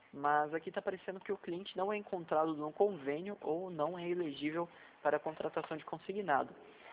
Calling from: São José dos Campos, São Paulo, Brazil; Eu falo de São José dos Campos

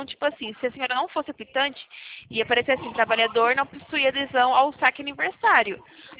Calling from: São Paulo, Brazil; Fala aqui de São Paulo.

